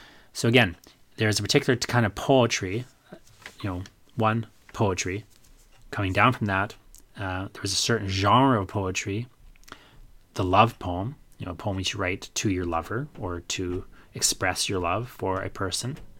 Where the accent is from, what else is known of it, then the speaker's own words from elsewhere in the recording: England, United Kingdom; I know that's supposed to be the ideal of feminine beauty that, you know, I, as an English European, am kind of, you know, trapped in.